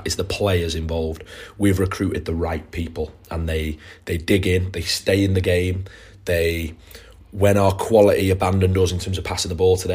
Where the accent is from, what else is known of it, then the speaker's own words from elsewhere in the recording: Chester, North West England, United Kingdom; But it isn't because I'm from Chester